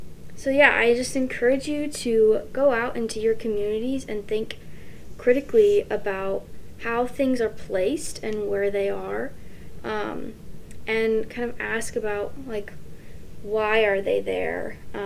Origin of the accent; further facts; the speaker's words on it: Olympia, Washington, United States; For me, when I think of my hometown, I think of like wall art and all these murals that are all over the place. And then like, I think of rain because, you know, I'm from Olympia, Washington, and it never stops raining there practically.